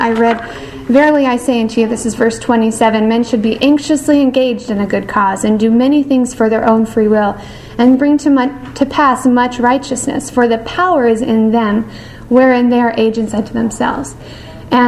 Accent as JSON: {"language": "English", "region": "Utah", "country": "United States", "tie": "born or raised there", "said": "Growing up in Utah, I was aware of the current perceptions of activists in our society as crazy, long-haired hippies, or radical outsiders who were marginalized for speaking out."}